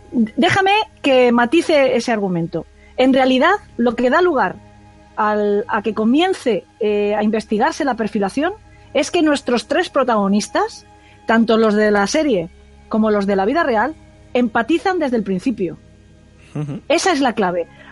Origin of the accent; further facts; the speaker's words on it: Alicante, Valencian Community, Spain; Porque tengo sangre, porque soy de Alicante y esto de la pólvora nos tira, ¿no?